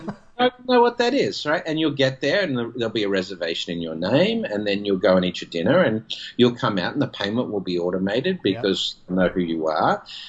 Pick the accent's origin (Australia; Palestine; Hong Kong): Australia; now in United States; From my home country in Australia, there's massive problems with this as well